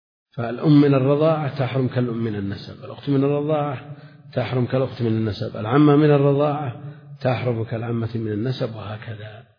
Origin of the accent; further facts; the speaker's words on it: Najd, Saudi Arabia; يعني عندنا في نجد هذا الظاهر